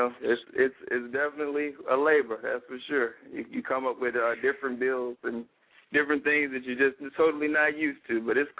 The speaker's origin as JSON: {"language": "English", "town": "Chicago", "region": "Illinois", "country": "United States", "said": "I'm originally from Chicago, where I totally feel your pain with the cold weather."}